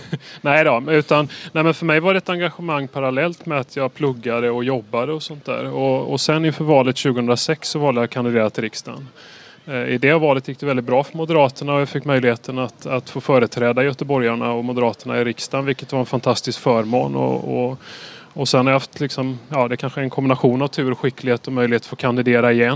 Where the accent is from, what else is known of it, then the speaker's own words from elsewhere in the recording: Gothenburg, Västra Götaland County, Sweden; Jag skulle säga att jag är göteborgare, trebarnspappa